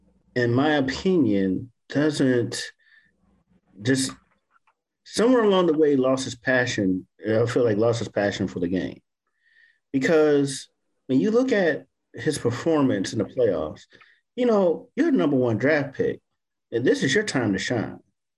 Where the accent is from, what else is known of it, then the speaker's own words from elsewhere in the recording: Ohio, United States; I grew up in Ohio, so I'm a diehard Lakers fan from way back from the Magic Johnson days.